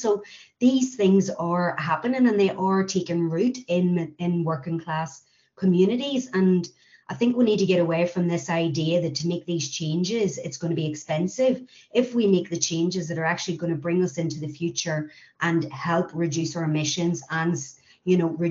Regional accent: Northern Ireland, United Kingdom; rural communities, like I grew up in Tyrone in the middle of nowhere, well, just outside a well-known, very working class town.

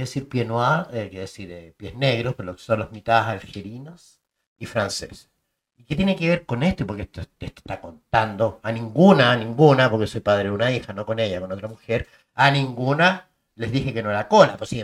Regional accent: Chile; moved away as an adult; terminé en el año 85, eso, y me fui de Chile. Estábamos en plena dictadura.

